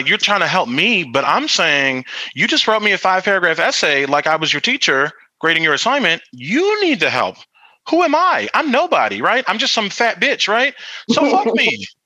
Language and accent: English; Philadelphia, Pennsylvania, United States; that's just because I'm from Philly and I, you know, we're just a little rough around the edges anyway